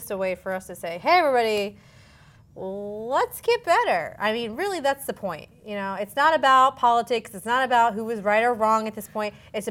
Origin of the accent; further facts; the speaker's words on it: Ohio, United States; I am from Ohio.